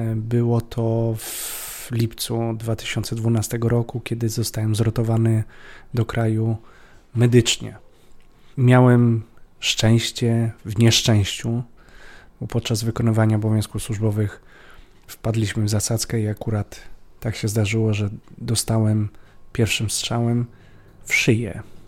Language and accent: Polish; Kraków, Lesser Poland, Poland; born there; Urodziłem się w Krakowie, ale obecnie mieszkam na Śląsku, w Chorzowie.